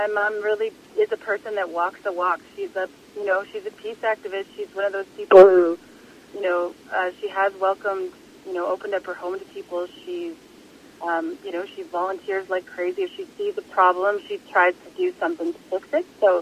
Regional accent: Winnipeg, Manitoba, Canada; also born or lived in Toronto; So I was moving home from Toronto, originally from Winnipeg, but I'd lived in Toronto for 3 or 4 years and was moving back

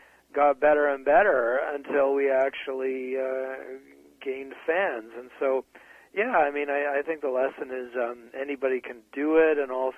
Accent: British Columbia, Canada; So we as kids growing up on the West Coast just thought that is what it is like right across Canada in March.

